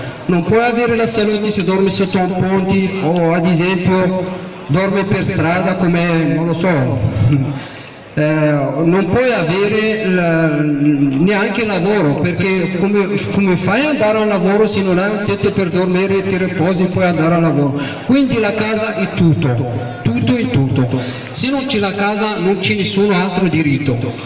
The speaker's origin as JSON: {"language": "Italian", "country": "Morocco", "second_language": "Italian", "lives_now": "Italy", "said": "vengo da Marocco e sono uno dei occupanti di via Facciolati 96."}